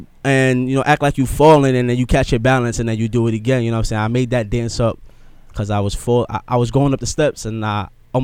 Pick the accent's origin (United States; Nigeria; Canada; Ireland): Nigeria; You know what I'm saying, as a Nigerian, as an African, you know what I'm saying, we come from royalty.